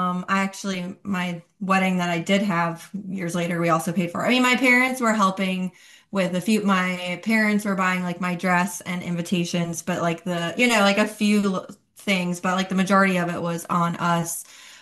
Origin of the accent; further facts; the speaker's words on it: Long Island, New York, United States; or even I grew up on Long Island, so like Long Island wedding versus a smaller city in South Carolina